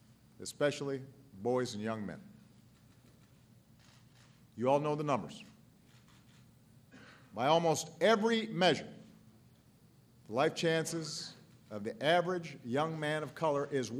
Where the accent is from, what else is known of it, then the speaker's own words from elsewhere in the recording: Chicago, Illinois, United States; in parts of my hometown in Chicago